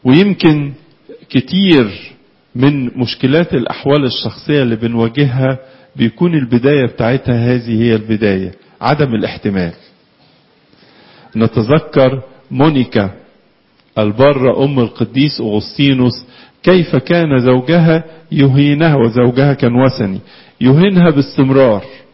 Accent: Egypt; وكانت عندنا في مصر عادة الطار صقر

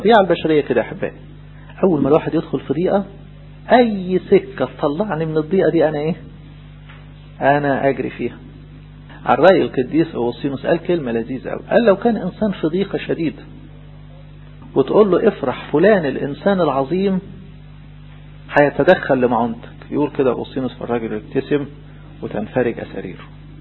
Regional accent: Egypt; بلدنا مصر المحبوبة

